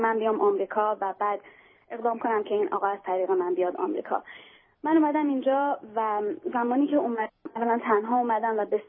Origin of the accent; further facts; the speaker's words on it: Iran; moved away as an adult; now in United States; من متولد امریکا هستم، اینجا به دنیا اومدم، منتها موقعی که سنم کم بوده برگشتم ایران و بزرگ شده ایرانم.